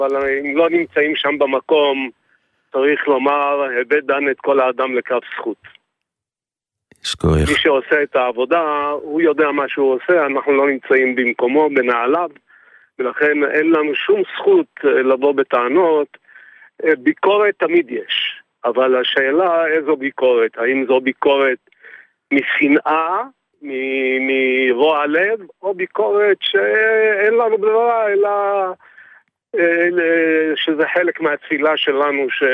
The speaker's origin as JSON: {"language": "Hebrew", "town": "Jerusalem", "region": "Jerusalem District", "country": "Israel"}